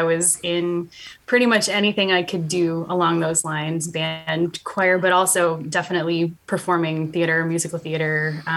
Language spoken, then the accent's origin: English; Illinois, United States; now in Indiana, United States; Well, I'm originally not from Indiana. I grew up in central Illinois, so kind of around the Champaign-Urbana area.